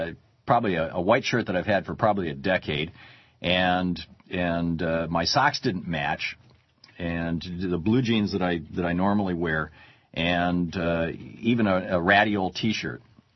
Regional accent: Lansing, Michigan, United States; I grew up in Lansing, Michigan, in a little three-bedroom house in Lansing with a basement.

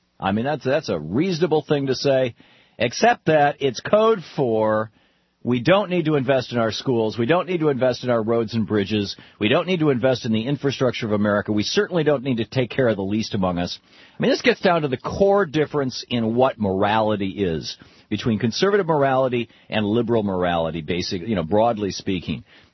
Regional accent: Michigan, United States; I've been in Adrian, Michigan. I grew up in Michigan.

